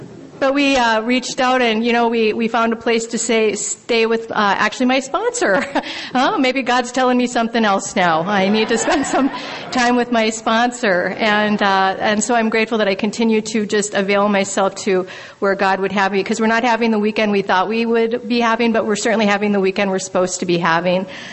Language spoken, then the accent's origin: English; Minneapolis, Minnesota, United States; And I am from Minneapolis, Minnesota, and I am so grateful to be here with you all.